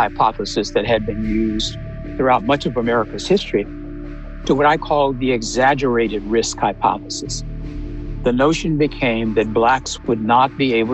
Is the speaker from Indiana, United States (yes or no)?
no; Tulsa, Oklahoma, United States; I grew up in Tulsa, Oklahoma